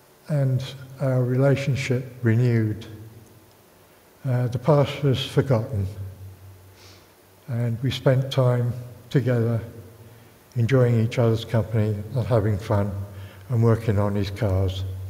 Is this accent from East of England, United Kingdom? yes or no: yes; East of England, United Kingdom; when I was growing up in Essex, in my life